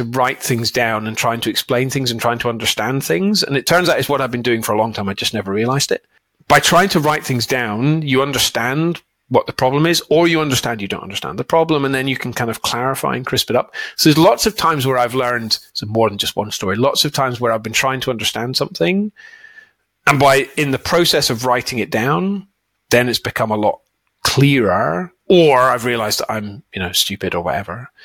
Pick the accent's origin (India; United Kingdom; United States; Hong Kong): United Kingdom; what is polite, because I'm British